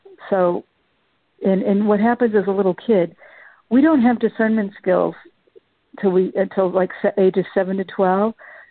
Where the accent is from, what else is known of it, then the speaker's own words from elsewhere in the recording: Boston, Massachusetts, United States; I'm originally from Boston. I live in North Carolina now.